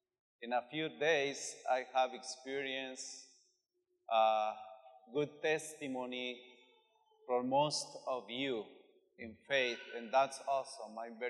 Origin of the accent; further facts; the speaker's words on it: Mexico; English is a second language; now in United States; I have worked for 5 years in this diocese. I came from Mexico.